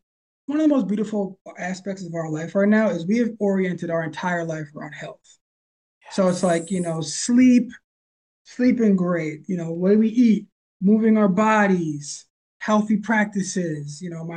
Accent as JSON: {"language": "English", "town": "Philadelphia", "region": "Pennsylvania", "country": "United States", "tie": "born or raised there", "said": "I grew up in Philly."}